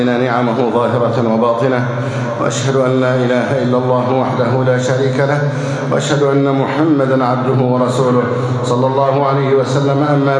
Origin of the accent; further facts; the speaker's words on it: Egypt; اللهم احفظ بلدنا مصر أمنا أمانا